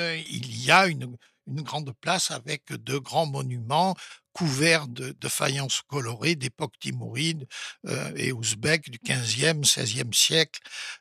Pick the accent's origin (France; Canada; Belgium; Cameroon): France; ça a toujours été comme ça chez nous en France